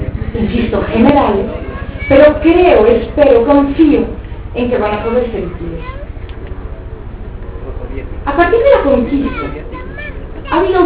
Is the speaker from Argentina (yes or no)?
no; Mexico; en particular en mi tierra de origen, que es México